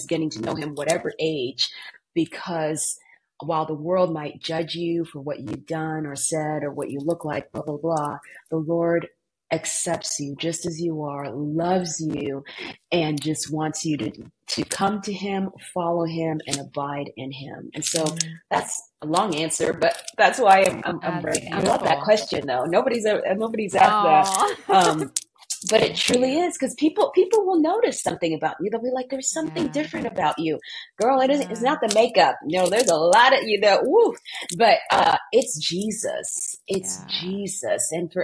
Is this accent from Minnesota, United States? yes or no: yes; Minnesota, United States; also born or lived in Uganda; I was born in Uganda. We grew up in Minnesota at a time when the laws had changed, but people's mindsets hadn't.